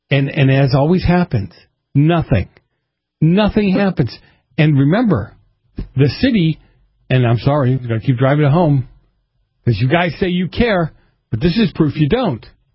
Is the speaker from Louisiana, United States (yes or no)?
no; Boston, Massachusetts, United States; And I grew up with those around Boston.